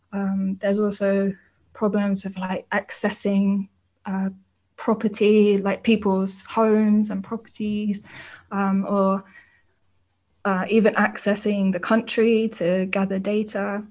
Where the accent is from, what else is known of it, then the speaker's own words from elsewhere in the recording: England, United Kingdom; now in Singapore; And I'm also from England, where we don't have any volcanoes.